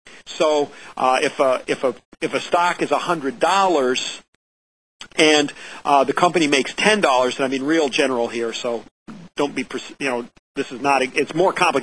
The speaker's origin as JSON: {"language": "English", "region": "Illinois", "country": "United States", "said": "if you buy in Illinois, I'm from Illinois, you know, Illinois has a $5 billion deficit."}